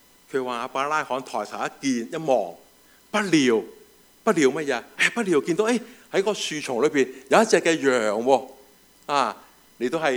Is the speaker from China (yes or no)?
yes; China; 我们中国人都很懂得送礼的，是不是？懂不懂送礼？我们有送礼的文化的，是不是？